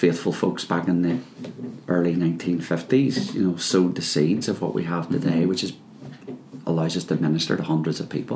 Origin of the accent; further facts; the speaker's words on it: Belfast, Northern Ireland, United Kingdom; I grew up in a working class home in North Belfast. It was just a typical working class environment